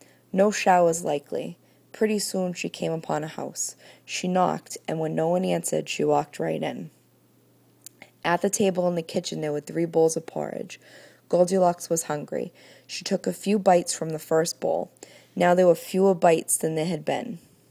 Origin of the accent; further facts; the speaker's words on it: Everett, Massachusetts, United States; also born or lived in Chelsea, United States; I grew up in Chelsea, Massachusetts from age 5 to 10, and right next door in Everett, Massachusetts from age 10 to 27.